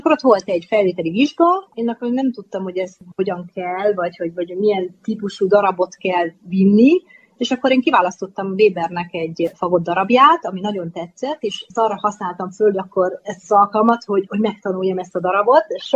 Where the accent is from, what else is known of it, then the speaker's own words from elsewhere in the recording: Hungary; Magyarként ez nincsen, tehát nekünk valamilyen szinten biztos, hogy szerencsénk van, hogy akik itt élnek magyarok, nagyon kicsi akcentussal, tehát nagyon minimális akcentussal vagyunk.